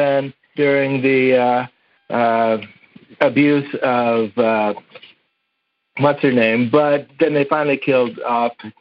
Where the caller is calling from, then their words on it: Scottsdale, Arizona, United States; I'm calling from Scottsdale.